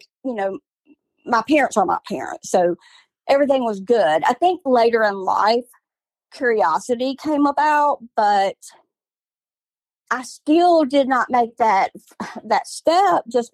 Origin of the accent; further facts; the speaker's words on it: Mobile, Alabama, United States; now in Saraland, United States; I'm from Mobile. I live in Sarah Land now, Alabama.